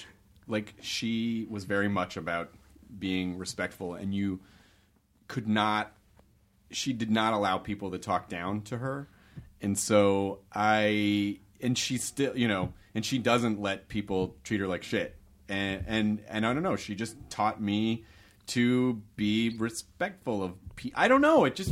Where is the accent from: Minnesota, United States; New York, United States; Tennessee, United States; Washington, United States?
Tennessee, United States; I grew up in the South too, which was very counter culture for the immediate culture that I was around. Not to be disparaging against Tennessee